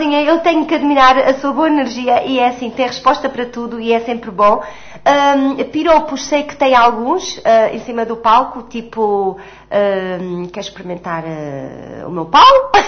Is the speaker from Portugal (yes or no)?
yes; Fialhoso, Portugal; now in Luxembourg; outro na minha terra, no Fialhoso, já também há alguns aninhos